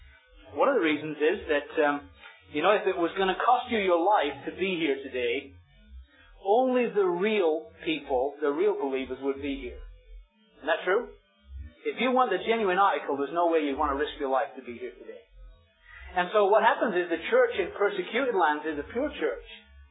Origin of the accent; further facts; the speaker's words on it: England, United Kingdom; I grew up in England too, but there was never the thought that one day I was going to be part of British royalty.